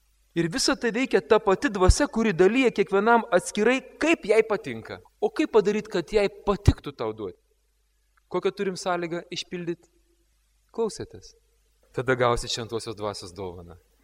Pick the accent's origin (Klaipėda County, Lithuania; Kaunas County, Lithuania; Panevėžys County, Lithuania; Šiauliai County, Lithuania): Šiauliai County, Lithuania; Šiauliai; bet už jų drąsą man yra garbė sakyti, kad aš esu šiaulietis.